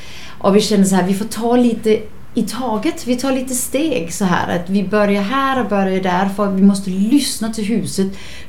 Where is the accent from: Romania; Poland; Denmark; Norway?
Denmark; now in Varberg, Sweden; Jag är från Danmark. Precis, men har ju så bott här i 16 år.